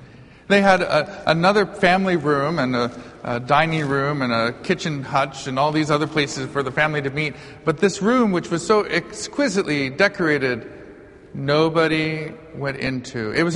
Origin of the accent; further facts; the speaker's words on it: Arizona, United States; And I experienced something that I had never experienced before growing up in Arizona, in my family way of life.